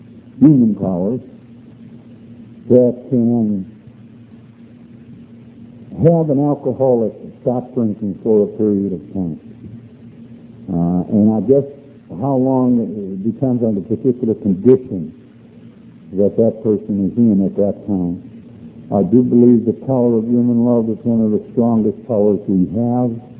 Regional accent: Cleveland, Ohio, United States; moved away as an adult; now in Phoenix, United States; And in June of 1970, we arrived in Phoenix. I think it was somewhere around 100 degrees, and we're from Cleveland.

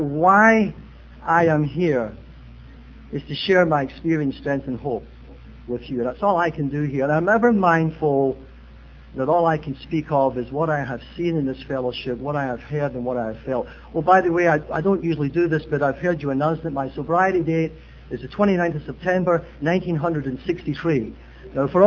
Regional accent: Glasgow, Scotland, United Kingdom; born there; But I was born in the Camlachia district of Glasgow, Scotland, big industrial town.

